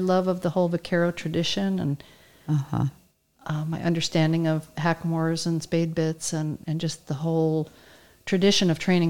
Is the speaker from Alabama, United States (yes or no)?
no; Rye, New York, United States; no, I grew up in Rye, New York, which is a fairly affluent suburb of New York City, about 40 minutes outside.